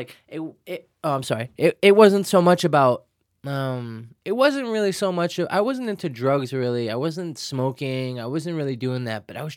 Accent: Williamsburg, New York, United States; But I mean, growing up for me, man, I grew up in Williamsburg.

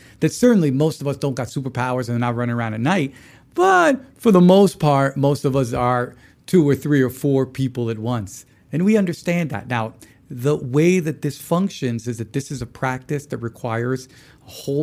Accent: Dominican Republic; I've come from an island. I'm from the Dominican Republic, man.

